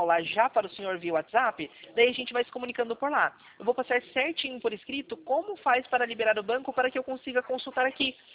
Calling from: Atibaia, São Paulo, Brazil; Eu falo aqui de São Paulo.

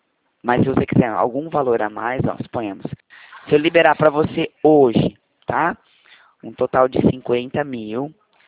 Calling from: Presidente Prudente, São Paulo, Brazil; Eu falo de Presidente Prudente.

